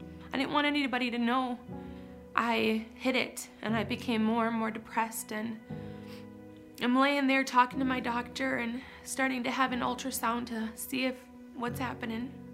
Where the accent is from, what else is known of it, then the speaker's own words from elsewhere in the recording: Jim Falls, Wisconsin, United States; I was born and raised in Jim Falls in a Christian family with two wonderful, still married Christian parents.